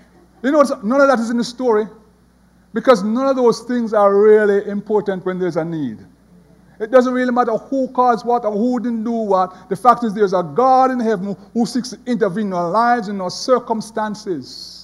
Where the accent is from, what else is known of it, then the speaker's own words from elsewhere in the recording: Jamaica; moved away as an adult; now in United States; Of course, I was there from Jamaica